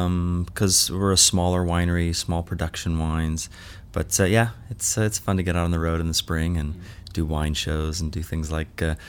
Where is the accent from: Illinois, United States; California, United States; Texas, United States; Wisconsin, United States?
California, United States; Healdsburg; I'm also from Healdsburg, California. Megan and I are both Healdsburg High alums, actually.